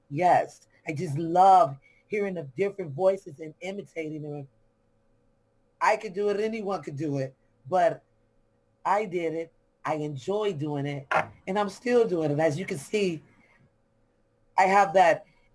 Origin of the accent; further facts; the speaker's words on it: Chicago, Illinois, United States; growing up in Chicago, either you're going to stand your ground or get kicked down. I'm just saying, yes, because it's a rough city. I love home